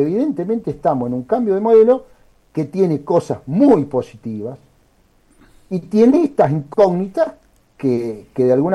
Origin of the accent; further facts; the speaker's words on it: Carlos Pellegrini, Santa Fe, Argentina; una localidad de la zona núcleo de 8.000 habitantes, como es mi pueblo, Carlos Pellegrini